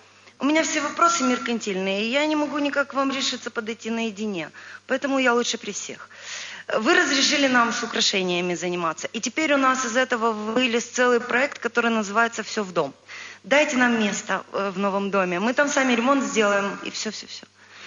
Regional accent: Odesa, Odesa Oblast, Ukraine; из Одессы. Да. Извиняюсь.

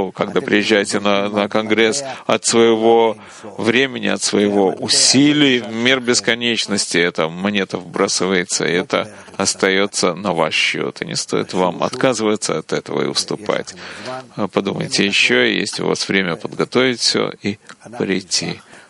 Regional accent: Australia; И я из Австралии, и Маркус из Австралии.

